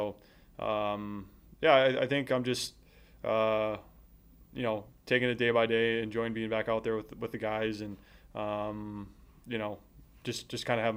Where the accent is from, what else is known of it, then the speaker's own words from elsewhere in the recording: United States; you know, I'm American.